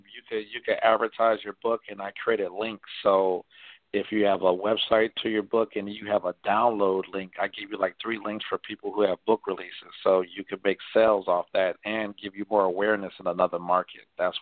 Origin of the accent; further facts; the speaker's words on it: Connecticut, United States; because I'm from Connecticut. I'm never there.